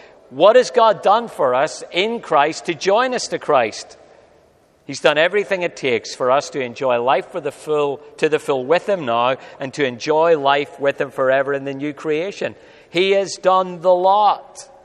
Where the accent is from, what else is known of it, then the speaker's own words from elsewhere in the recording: Northern Ireland, United Kingdom; now in Australia; I'm an Ulster man. I'm an Australian, and if I ever run for office, I'll make up my mind, but until then, I'll just be both.